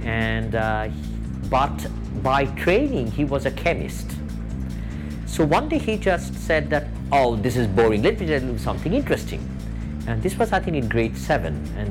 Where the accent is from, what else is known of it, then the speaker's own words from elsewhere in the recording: India; I grew up in India, and the sort of the high school structure over there is it's a lot more structured than what it is in North America.